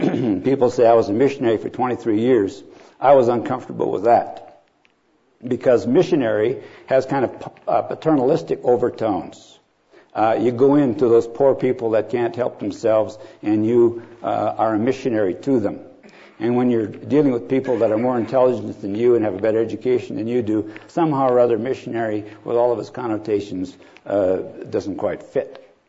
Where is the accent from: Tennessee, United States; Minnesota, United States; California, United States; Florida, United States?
Minnesota, United States; I was raised in Minnesota